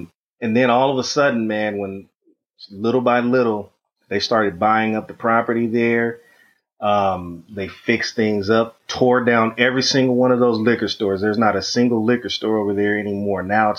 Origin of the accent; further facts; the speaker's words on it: Altadena, California, United States; You know, I'm from Altadena.